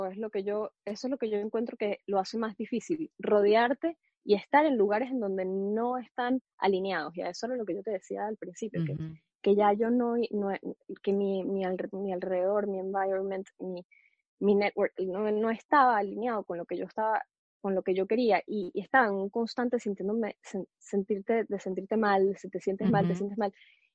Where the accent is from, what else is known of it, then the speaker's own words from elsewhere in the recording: Venezuela; moved away; aunque nosotras nos criamos en Venezuela